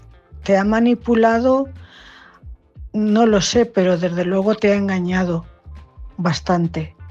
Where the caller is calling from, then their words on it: Cuenca, Castilla-La Mancha, Spain; corresponsal de Cuenca.